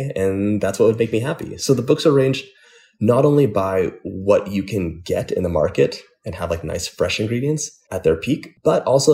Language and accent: English; Los Angeles, California, United States; Like I'm from Los Angeles and it would often be like 82 degrees.